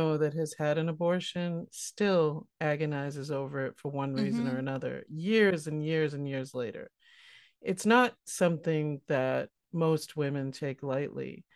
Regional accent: Northeast, United States; Well, I think, you know, growing up in the Northeast

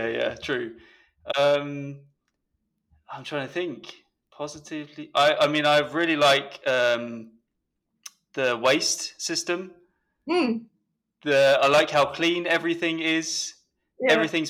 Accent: England, United Kingdom; Yeah, so I started playing when I was growing up in England in the school.

